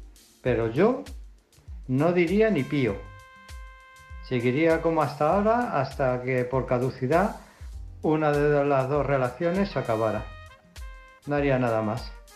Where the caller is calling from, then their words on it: Illescas, Castilla-La Mancha, Spain; de Illescas.